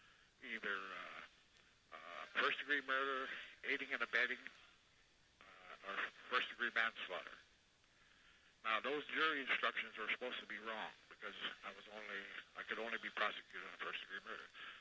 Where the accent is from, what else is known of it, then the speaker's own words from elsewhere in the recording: North Dakota, United States; I was raised on the Turtle Mountain Chippewa Reservation and also the Fort Todd Dakota Reservation.